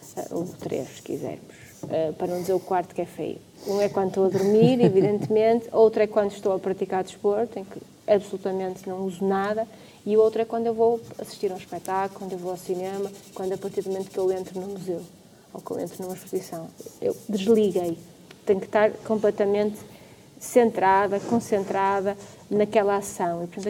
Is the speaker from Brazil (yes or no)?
no; Norte, Portugal; also born or lived in Porto; Eu nasci, eu sou transmontana, sou duriense, foi lá que eu nasci. Morei uma parte muito considerável da minha vida no Porto, mas já morei em muitos outros sítios, já trabalhei em muitos outros lugares. E comecei a fazer coisas em Braga em 2009.